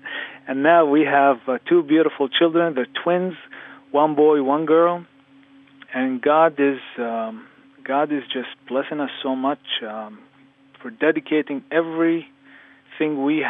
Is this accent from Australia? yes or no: no; Bethlehem, West Bank, Palestine; I was born and raised in Bethlehem, in Jesus' backyard.